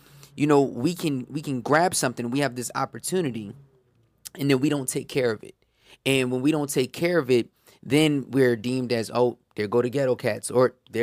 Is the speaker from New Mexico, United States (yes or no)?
no; Willingboro, New Jersey, United States; Like I grew up, you know, I was born in Newark and then we moved down to South Jersey when I was like 5-6 years old and we moved into Willingboro.